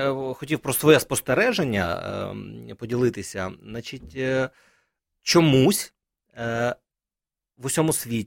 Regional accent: Georgia; тому що ми, грузини

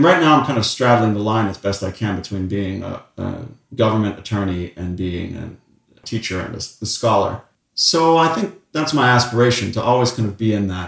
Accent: Massachusetts, United States; And growing up in Massachusetts in New England, there was one country music station.

